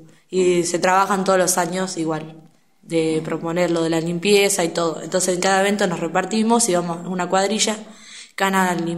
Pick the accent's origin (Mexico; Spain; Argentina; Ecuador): Argentina; Las Flores, Buenos Aires Province; soy del Pago de Oro, cuartel primero de Las Flores, queda 20 y pico kilómetros de acá